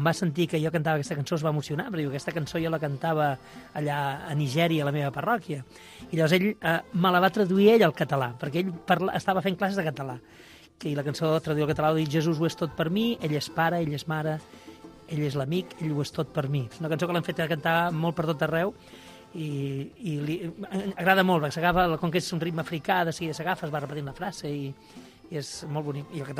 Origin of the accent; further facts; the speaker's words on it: Catalonia, Spain; Jo, com a català, aprofundint en les meves arrels